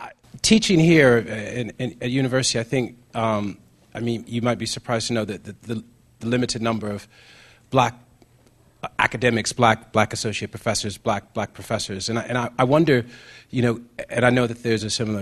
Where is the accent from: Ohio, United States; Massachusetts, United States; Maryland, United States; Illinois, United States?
Illinois, United States; Chicago; I'm from Inglewood.